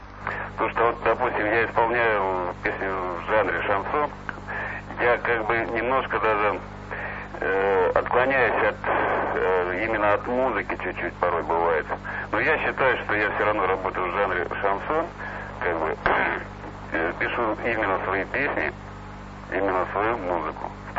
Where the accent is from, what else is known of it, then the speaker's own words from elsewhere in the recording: Rubtsovsk, Altai Krai, Russia; Так же, как и я родом из Сибири, вот, из небольшого городка, который называется Рубцовск.